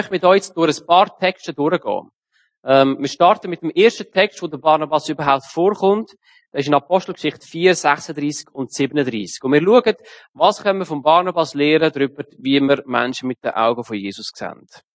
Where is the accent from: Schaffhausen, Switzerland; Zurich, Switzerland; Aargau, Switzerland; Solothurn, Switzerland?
Aargau, Switzerland; Ja, als Aargauer davor würde es mich schon wundern